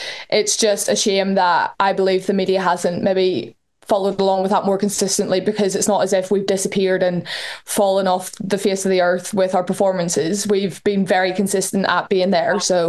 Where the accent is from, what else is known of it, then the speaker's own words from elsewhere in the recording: Larne, Northern Ireland, United Kingdom; I come from Larne. It's a bit out in the sticks, as most people would probably say.